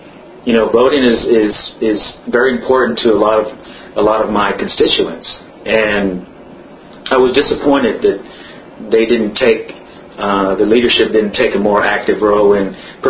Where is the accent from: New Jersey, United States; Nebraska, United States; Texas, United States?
Texas, United States; born there; I'm an American citizen. I was born here. Many of us are American citizens. We're, you know, we just so happen to have roots in Mexico or Latin America